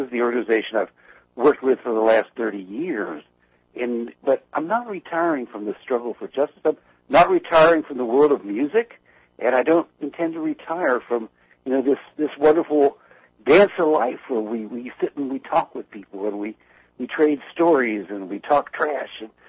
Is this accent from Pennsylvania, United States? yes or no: yes; Pennsylvania, United States; When I was a kid, I grew up in Center County, Pennsylvania, on the edge of the hard coal fields